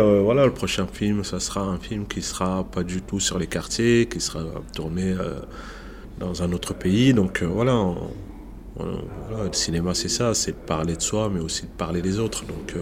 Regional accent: Montfermeil, Île-de-France, France; On a ouvert la première école à Montfermeil. Pour moi, c'était important parce que c'est là où j'ai grandi.

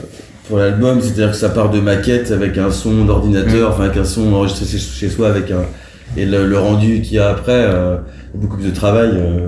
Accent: Nantes, Pays de la Loire, France; C'est vraiment Nantes parce qu'on est nantais

